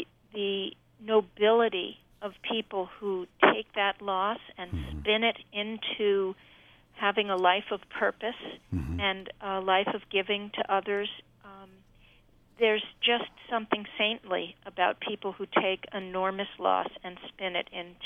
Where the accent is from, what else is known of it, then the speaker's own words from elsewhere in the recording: New York City, New York, United States; since I'm a New Yorker, I mean the vibe in the city was one of so much love and love toward each other